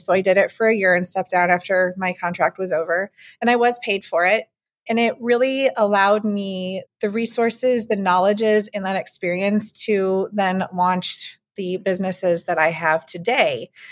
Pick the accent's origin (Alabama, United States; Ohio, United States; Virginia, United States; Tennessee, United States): Ohio, United States; Cuyahoga Falls; I am from Cuyahoga Falls, Ohio.